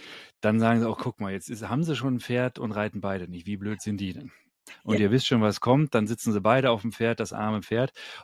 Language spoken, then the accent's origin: German; Düsseldorf, North Rhine-Westphalia, Germany; born there; ich bin ja Düsseldorfer gebürtig und da ist mein Herz ja doch noch sehr heimatverbunden mit Gevatter Rhein.